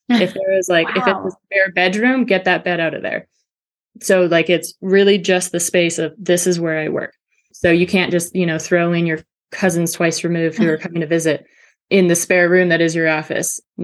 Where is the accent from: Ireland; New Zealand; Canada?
Canada; now in Georgia, United States; sorry, I'm Canadian, so there's my, but I live in Georgia now.